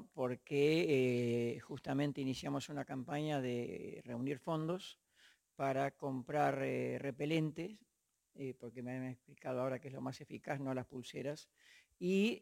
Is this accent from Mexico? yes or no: no; Argentina; participar como ciudadanos y como ciudadanas argentinas activos